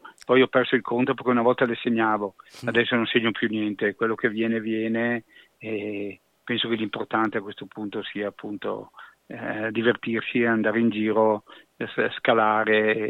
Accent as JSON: {"language": "Italian", "town": "Agordo", "region": "Veneto", "country": "Italy", "tie": "born there", "also_born_or_lived": "Turin", "said": "io sono originario di Listolade, da genitori tutti e due di Listolade. E poi però sono nato ad Agordo, penso di essere uno degli ultimi nati in casa, sono nato praticamente in una casa di vicino alla piazza."}